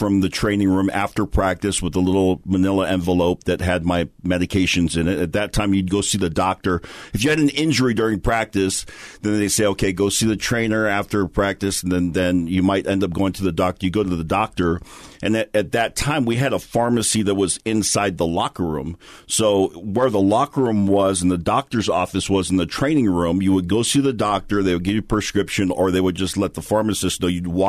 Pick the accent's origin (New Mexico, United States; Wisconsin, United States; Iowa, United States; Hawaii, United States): Hawaii, United States; I was the guy that grew, you know, born and raised in Hawaii and was one of the few, you know, LDS population is smaller